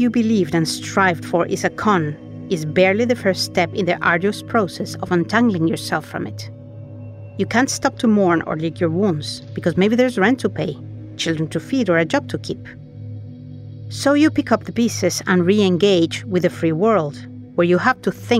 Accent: Mexico; I was raised in Mexico, in a high-control Catholic group

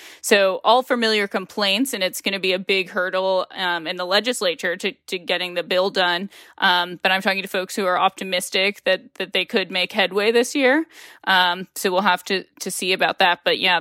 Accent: Ohio, United States; I'm from Ohio. If a politician said that, their career would be over in effect

